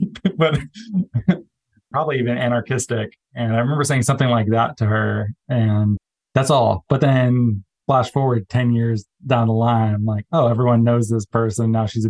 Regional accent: Arizona, United States; I met her once at, because I'm from Arizona

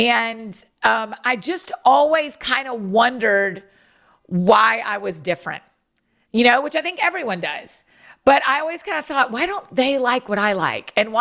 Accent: Nashville, Tennessee, United States; Well, I'll tell you, I'm from Nashville, and I've lived in Nashville for 15 years.

